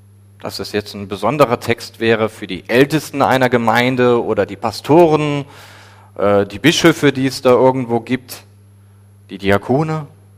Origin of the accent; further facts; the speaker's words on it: Germany; Das haben wir als Deutsche sehr deutlich zu spüren bekommen